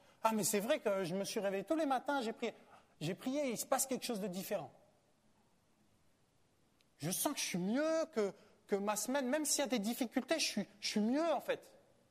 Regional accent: France; Je suis américain. Alors, je reste français.

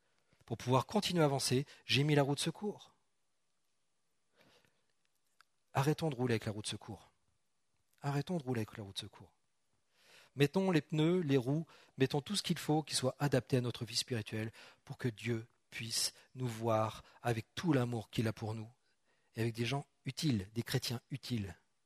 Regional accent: Normandy, France; parce que je suis normand, c'est pour ça que je parle des forêts normandes.

